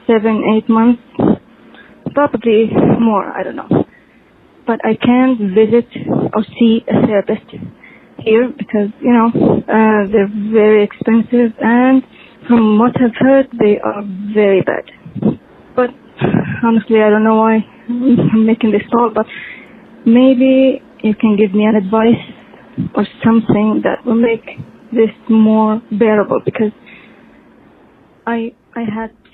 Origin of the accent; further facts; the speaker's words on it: Saudi Arabia; I'm from Saudi Arabia.